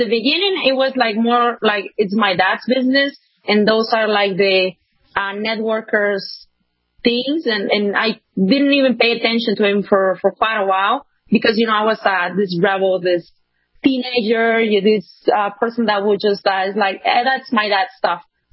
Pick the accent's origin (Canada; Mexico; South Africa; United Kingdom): Mexico; I'm from Mexico. I'm currently living in Mexico as well, and it is kind of freezing here also